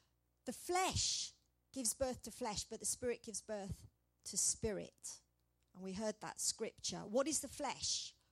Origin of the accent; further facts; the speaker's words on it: United Kingdom; because we are not Americans here. We are British.